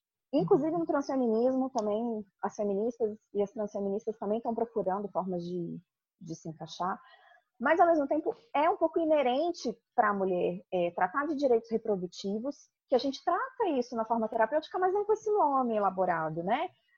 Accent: Brasília, Federal District, Brazil; Até porque eu sou de Brasília

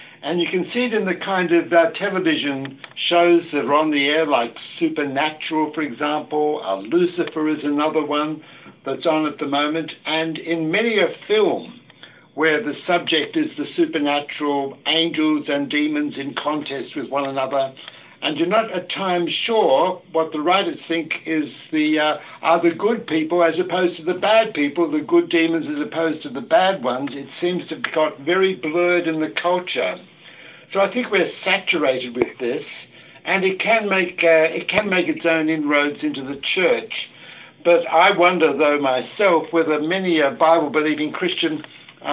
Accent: Australia; I'm actually from the very, very deep south. I'm Australian.

